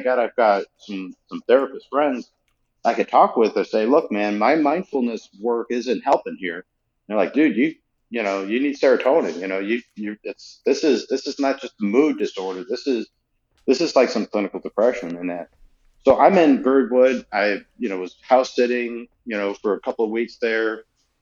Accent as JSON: {"language": "English", "region": "Utah", "country": "United States", "tie": "born or raised there", "also_born_or_lived": "Colorado, United States", "said": "And I grew up in Utah where it's 300 days of sunshine a year, and then Colorado is much the same."}